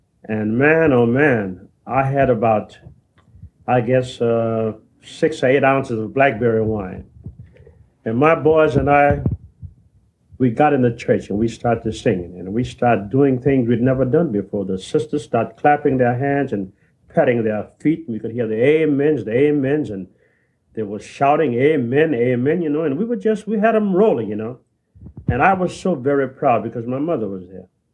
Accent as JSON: {"language": "English", "town": "New Orleans", "region": "Louisiana", "country": "United States", "tie": "born there", "said": "Well, I was born in New Orleans, Louisiana, September 10th, 1927."}